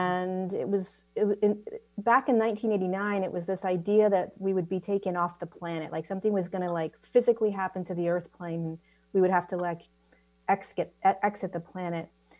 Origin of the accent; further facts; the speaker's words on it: California, United States; born there; So I was born in California.